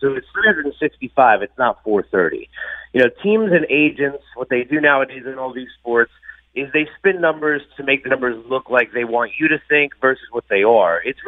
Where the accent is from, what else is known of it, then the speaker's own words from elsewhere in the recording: New York, United States; I grew up on Long Island.